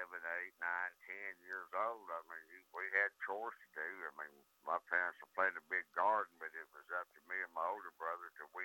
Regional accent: Gore, Oklahoma, United States; also born or lived in Exeter, California; Well, I was born in Exeter, California, but my parents moved back to Oklahoma where my mom was raised at when I was just little, like two or three or so.

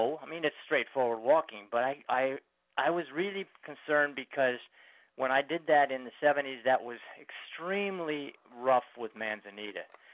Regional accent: Canada; Since I was the fellow from Canada, you know

